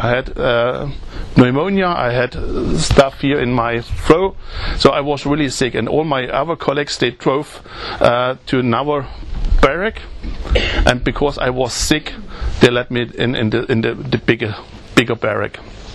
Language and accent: English; East Germany, Germany; English is a second language; significant moment for me, that I recognized, hey, I grew up in the east part of Germany.